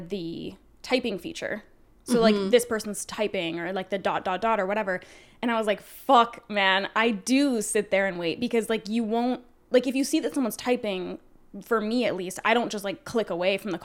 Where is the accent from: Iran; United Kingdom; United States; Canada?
Canada; Which, I mean, part of that could be that, you know, we're Canadian, so.